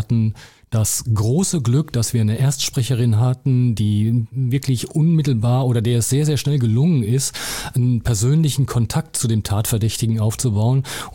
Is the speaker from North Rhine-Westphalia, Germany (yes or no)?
yes; North Rhine-Westphalia, Germany; also born or lived in Cologne; Ich bin ja eigentlich Westfale.